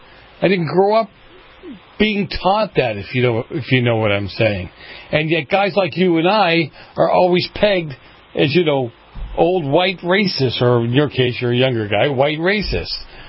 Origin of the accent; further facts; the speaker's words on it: Boston, Massachusetts, United States; I grew up in Boston. New York is very diverse, just like Boston is.